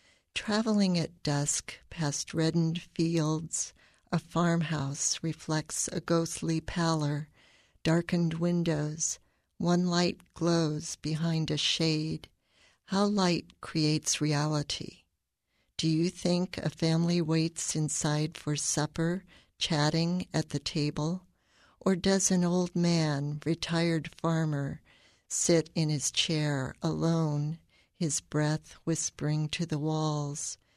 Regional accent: Dayton, Ohio, United States; I'm a poet from Dayton.

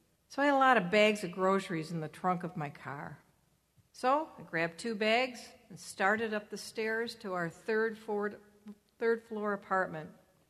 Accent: Detroit, Michigan, United States; I want you all to know that I was born and raised here in Detroit. And being a Detroiter means that you're strong, that you're resilient, that you are self-reliant

